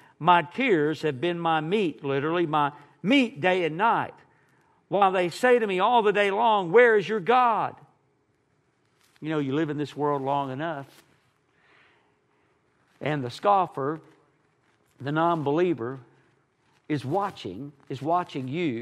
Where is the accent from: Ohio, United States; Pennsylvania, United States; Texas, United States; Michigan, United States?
Texas, United States; The truth is, I grew up in East Texas